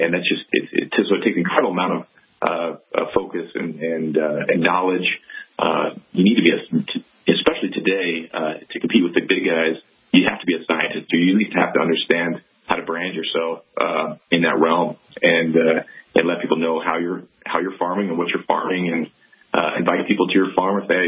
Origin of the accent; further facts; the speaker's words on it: Iowa, United States; I mean, I grew up in Iowa, and I had a cornfield behind my house as I grew up